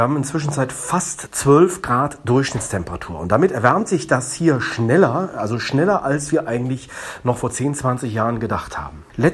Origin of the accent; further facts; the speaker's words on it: Bonn, North Rhine-Westphalia, Germany; Wir können als Bonner nicht hingehen und den Klimawandel alleine aufhalten, ist klar.